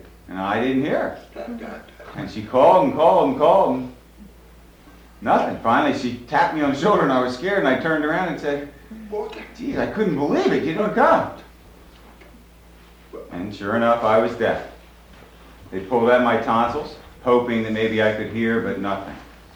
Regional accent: Philadelphia, Pennsylvania, United States; I'm also from Philadelphia, Pennsylvania.

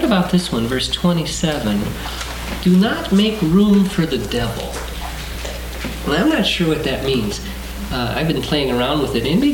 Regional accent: Minnesota, United States; And I'm from Minnesota. And they joke about Minnesota nice

